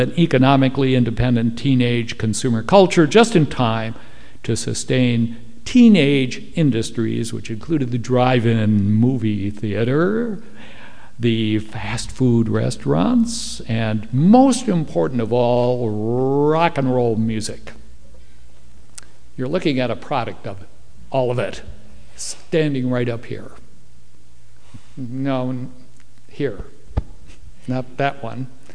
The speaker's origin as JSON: {"language": "English", "town": "Milwaukee", "region": "Wisconsin", "country": "United States", "said": "I'm from Milwaukee, Wisconsin."}